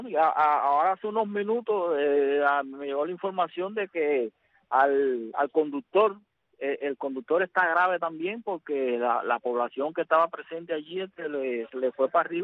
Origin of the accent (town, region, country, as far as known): Cuba